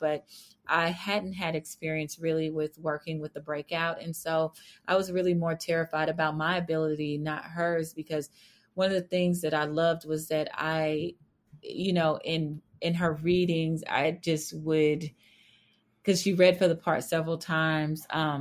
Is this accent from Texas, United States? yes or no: yes; Fort Worth, Texas, United States; Like I grew up in Fort Worth, Texas, which, you know, on screen, it probably feels like a country town, but it's actually the 13th largest, biggest city in the U.S.